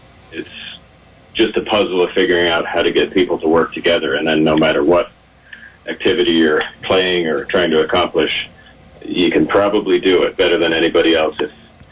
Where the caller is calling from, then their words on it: Seefeld, Tyrol, Austria; I'm joining you from Seefeld, Austria, which is a bit serendipitous, perhaps, because this is where Bill Koch won his medal in 76.